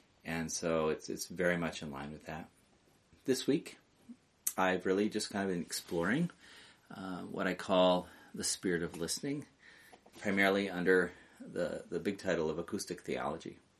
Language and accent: English; Seattle, Washington, United States; I have served the village this last week as the Living Word presenter. I come from the Seattle area.